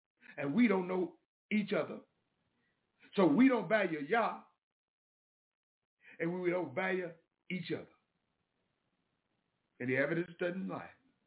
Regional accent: the South, United States; Yeah, you know that. I'm from the South.

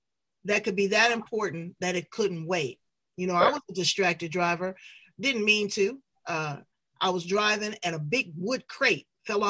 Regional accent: Los Angeles, California, United States; I'm originally from Los Angeles, concrete jungle.

